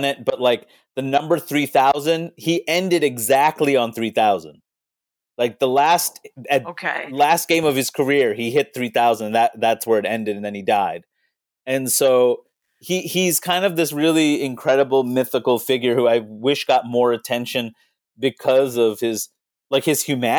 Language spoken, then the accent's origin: English; New York, United States; I really should know this, considering I'm born and raised in New York, but I don't know.